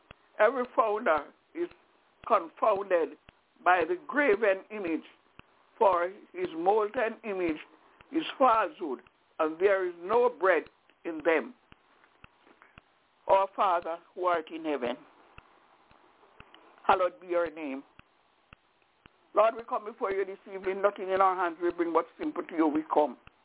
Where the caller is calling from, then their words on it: Albany, New York, United States; I'm calling from Albany in New York.